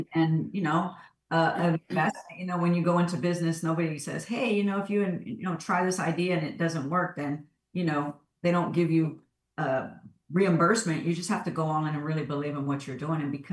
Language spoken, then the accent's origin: English; Houston, Texas, United States; I grew up on the north side of Houston, and if anybody knows, that's, you know, not the best side of town to live on.